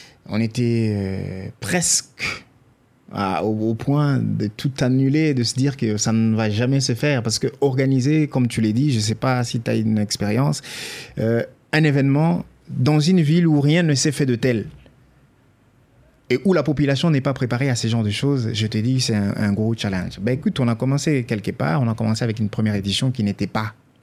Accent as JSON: {"language": "French", "town": "Kalemie", "region": "Tanganyika", "country": "DR Congo", "said": "parce que moi, je viens de Calémie. On était des enfants privés de rêves."}